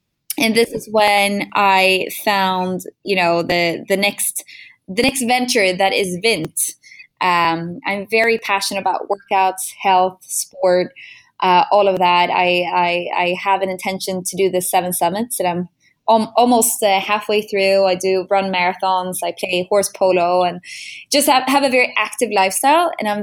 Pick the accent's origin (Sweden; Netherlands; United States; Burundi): Sweden; Stockholm, Stockholm County; English is a second language; Born and raised in Stockholm, my first business was in e-commerce